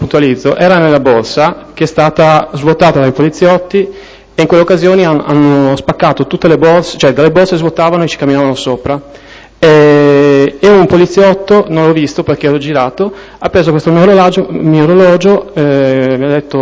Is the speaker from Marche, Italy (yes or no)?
no; Trieste, Friuli-Venezia Giulia, Italy; born there; sono nato a Trieste il 16 settembre 1967, abito a Trieste.